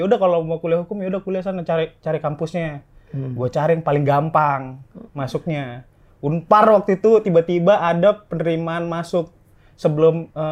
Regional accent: Medan, North Sumatra, Indonesia; moved away as an adult; now in Bandung, Indonesia; Makanya akhirnya gue pindah dari Medan ke Bandung.

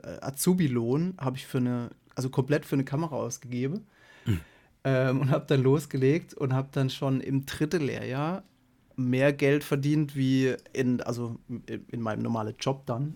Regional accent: Offenburg, Baden-Württemberg, Germany; Also ich bin hier in Offenburg geboren. Das ist so am Fuße des Schwarzwalds. Und in dieser Rheinebene bin ich im Prinzip eigentlich mein Leben lang geblieben.

